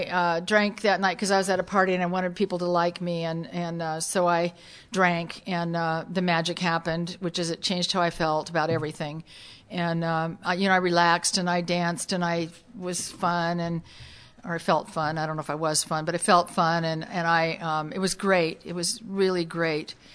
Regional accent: Newport Beach, California, United States; So I grew up in Newport Beach. I left him, and I moved up to L.A. and got a job, an apartment.

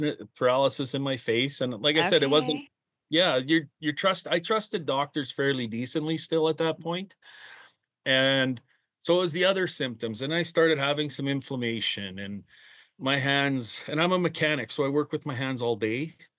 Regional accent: Manitoba, Canada; I grew up in Manitoba. I now live in Saskatchewan, right on the border.

